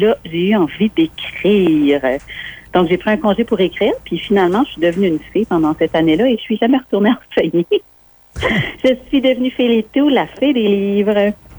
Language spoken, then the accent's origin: French; Charlo, New Brunswick, Canada; now in Dieppe, Canada; Oui, je suis originaire de Charlot. J'habite maintenant à... Ben, j'habite à Dieppe depuis l'université. Donc, mais je suis originaire de Charlot.